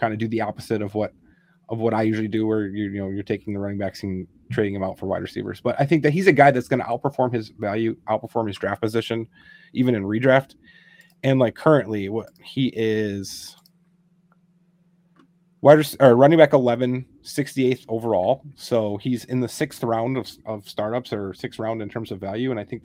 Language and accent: English; Wisconsin, United States; So I'm from Wisconsin. I'm actually a Packers fan